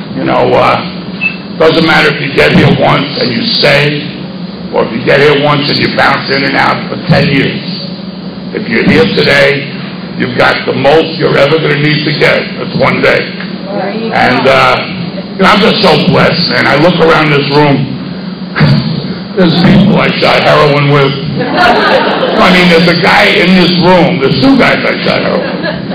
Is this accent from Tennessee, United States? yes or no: no; New York, United States; moved away as an adult; now in Florida, United States; I'm from New York, and I got thrown out of New York, and I came down to Florida.